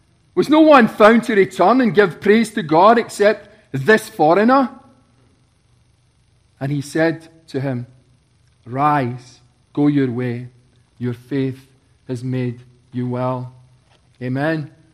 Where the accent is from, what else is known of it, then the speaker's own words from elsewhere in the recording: Scotland, United Kingdom; I come from the borders of Scotland. It means I've probably was so close to England, but yet I was born in Scotland.